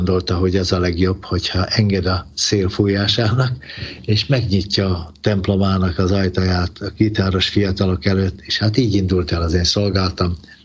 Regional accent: Budapest, Hungary; az egyik béketéri angyalföldi plébánián felnőttem, minisztráltam, szolgáltam gyerekként

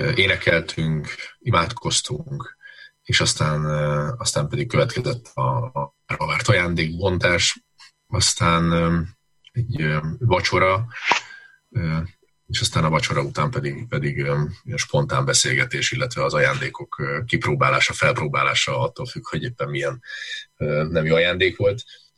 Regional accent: Budapest, Hungary; Én Kispesten nőttem föl

